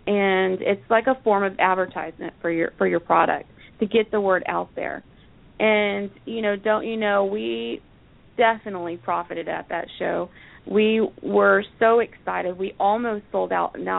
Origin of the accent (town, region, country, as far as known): Florida, United States